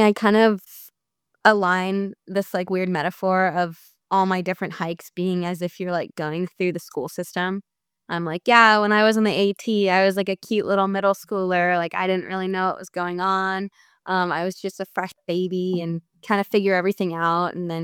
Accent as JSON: {"language": "English", "region": "East Coast", "country": "United States", "tie": "born or raised there", "said": "because I'm an East Coast girl. I was born and raised on the East Coast, and I had never left the East Coast until I went to do the PCT, which is so crazy."}